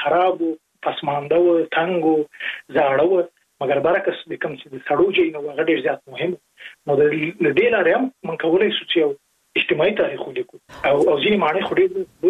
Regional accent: Jalalabad, Nangarhar, Afghanistan; زه په جره لابات کې لوی سوې

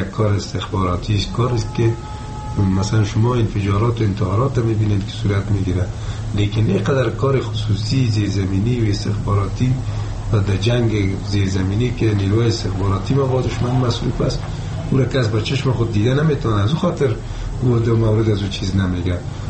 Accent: Afghanistan; ما افغان هستیم

